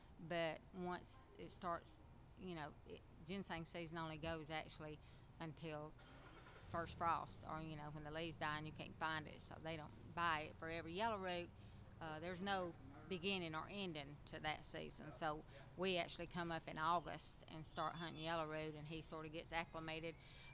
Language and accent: English; Albertville, Alabama, United States; I'm from Albertville, Alabama. I was born January 30th, 1954.